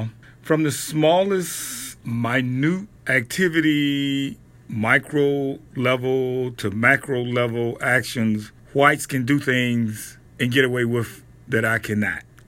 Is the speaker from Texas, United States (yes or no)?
no; Mobile, Alabama, United States; I'm originally from Mobile, Alabama. I lived my childhood, early adult life in Mobile. Went to high school there.